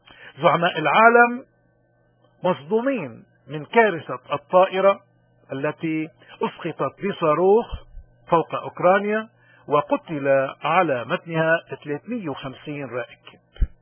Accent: Lebanon; ونحن كلبنانيين أكثر الناس بالعالم يمكن اللي كنا ضحية هالسياسات الأمريكانية المتغيرة

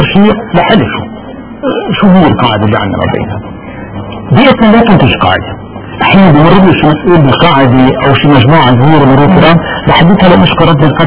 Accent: Lebanon; أنا لبناني أنا لبناني أنا لبناني

